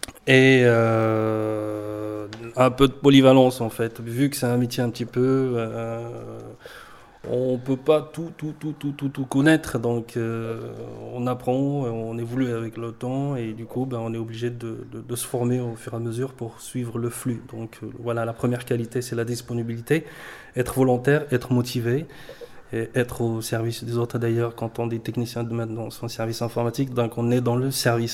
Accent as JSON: {"language": "French", "country": "Morocco", "lives_now": "France", "said": "je suis venu du Maroc avec un parcours littéraire"}